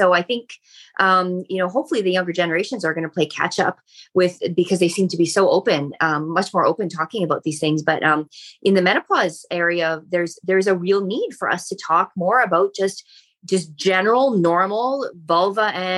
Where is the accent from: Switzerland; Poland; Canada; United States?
Canada; So I'm a Canadian. I've lived in Canada all my life.